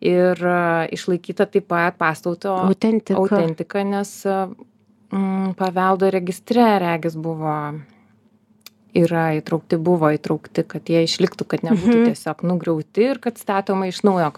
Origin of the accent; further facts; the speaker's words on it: Joniškis, Šiauliai County, Lithuania; Aš esu iš Joniškio rajono.